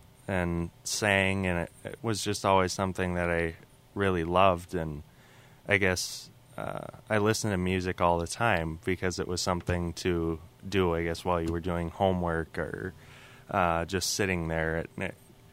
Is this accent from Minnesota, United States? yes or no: yes; Duluth, Minnesota, United States; Well, I grew up here in Duluth, Minnesota. Mm-hmm. I've been here, it was for 18 years of my life until I moved off to Red Wing for college.